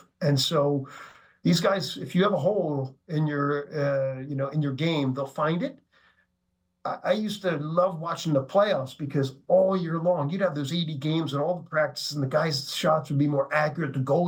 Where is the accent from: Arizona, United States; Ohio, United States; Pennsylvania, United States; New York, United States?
Pennsylvania, United States; Philadelphia; I grew up in Philadelphia